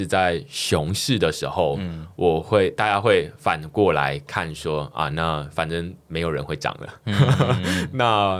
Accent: Taiwan; 但是我觉得这个就是至少你身为台湾人

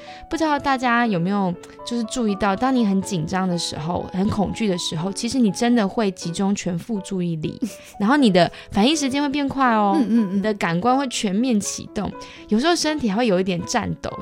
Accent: China; 但是我们中国人就讲求处变不惊

